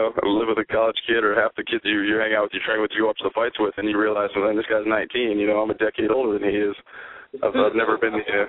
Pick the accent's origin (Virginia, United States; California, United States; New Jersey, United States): Virginia, United States; and then I'm up from Virginia, so we're kind of bringing that down and spreading that out, too.